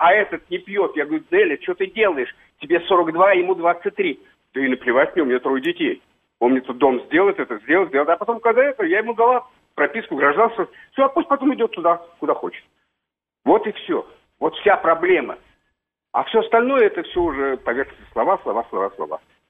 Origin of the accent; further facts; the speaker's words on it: Moscow, Russia; born there; Я родился в Москве, в самом центре.